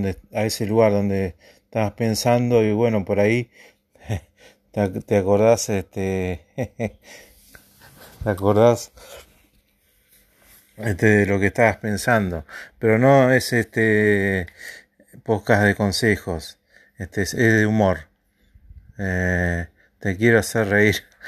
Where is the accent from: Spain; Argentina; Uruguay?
Argentina; Buenos Aires; Yo les cuento que soy de Argentina y vivo en Buenos Aires, en la capital federal.